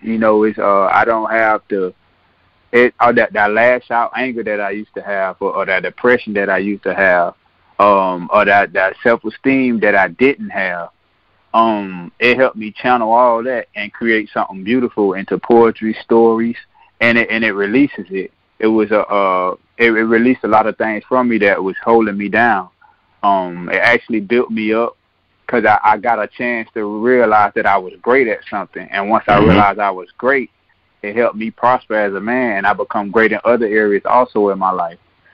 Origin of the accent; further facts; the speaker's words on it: Tallahassee, Florida, United States; I'm a Tallahassee native. I grew up on the Bond, the west side of Tallahassee and Bond community.